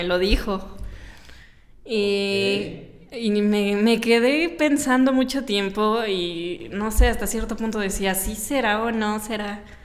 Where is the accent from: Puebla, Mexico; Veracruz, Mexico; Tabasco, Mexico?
Puebla, Mexico; Soy de aquí, de Puebla, nací justo aquí en Puebla.